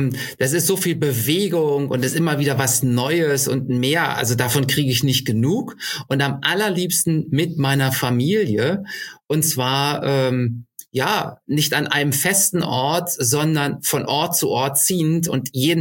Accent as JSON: {"language": "German", "region": "Berlin", "country": "Germany", "also_born_or_lived": "Munich", "lives_now": "Cologne area, Germany", "said": "ich bin eigentlich Berliner, aber das Rheinland hat es mir halt auch so ein Stück weit angetan. Wir sind aus München irgendwann hierher gezogen"}